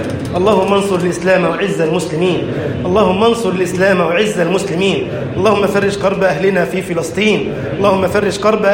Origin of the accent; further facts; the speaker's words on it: Egypt; يا ربنا اجعل بلدنا مصر أمنا أمانا